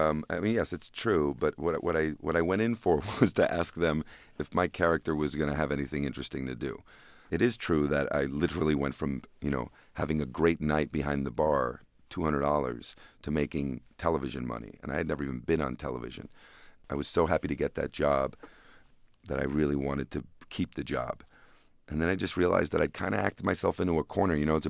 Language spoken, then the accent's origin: English; New Jersey, United States; also born or lived in Puerto Rico / Florida; Yeah, I grew up in New Jersey and then lived for 2 years in Puerto Rico when my mom remarried.